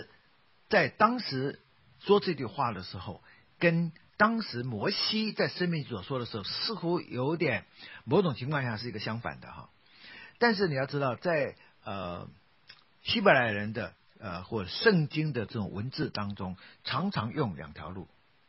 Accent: China; 然后第二个属灵的原则就是所谓的顺天者昌逆天者亡，我们中国人有这种观点。

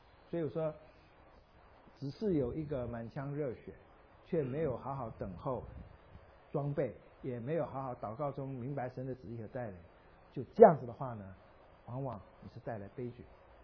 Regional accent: Henan, China; 你说我们河南人一向就是摸着石头过河的

